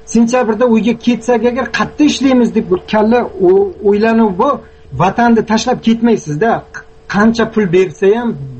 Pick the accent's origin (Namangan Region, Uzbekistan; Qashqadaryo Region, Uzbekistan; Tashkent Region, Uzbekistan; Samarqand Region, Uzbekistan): Samarqand Region, Uzbekistan; Samarkand; Bekor gap u. Mana men samarqandlikman.